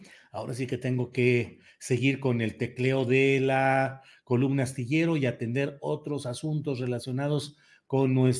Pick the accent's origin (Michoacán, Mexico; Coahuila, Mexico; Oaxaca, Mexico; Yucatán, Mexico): Coahuila, Mexico; Torreón; saludos desde el meritito Torreón. Torreón, Coahuila, mi tierra natal.